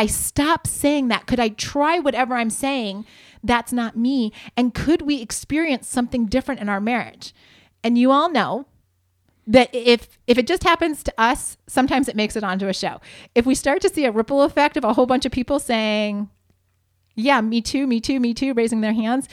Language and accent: English; Ohio, United States; also born or lived in Spokane, Washington; I grew up in Ohio. I was very comfortable not having to deal with snow unless I like decided to drive into the mountains